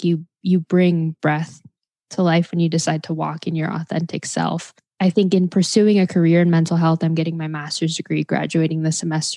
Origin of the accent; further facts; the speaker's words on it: Los Angeles, California, United States; I grew up in Los Angeles, but I immigrated here when I was about five.